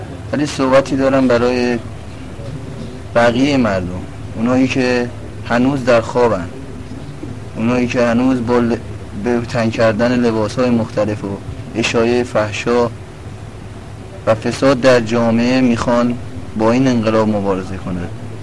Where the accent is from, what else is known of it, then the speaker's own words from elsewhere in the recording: Tehran, Tehran Province, Iran; از تهران، پایگاه مقداد.